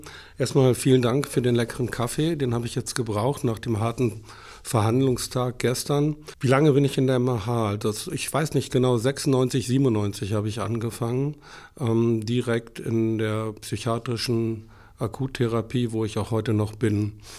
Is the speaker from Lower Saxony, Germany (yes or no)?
yes; Göttingen, Lower Saxony, Germany; Wir kommen beide aus Göttingen, beziehungsweise aus dem Dorf in der Nähe von Göttingen.